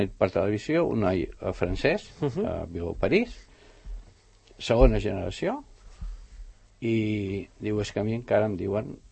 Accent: Catalonia, Spain; Som nouvingut del Maresme.

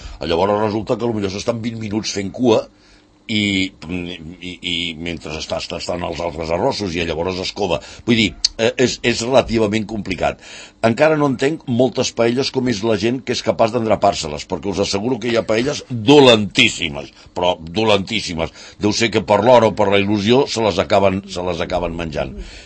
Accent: Sant Cugat, Catalonia, Spain; dic, no, jo soc de Sant Cugat.

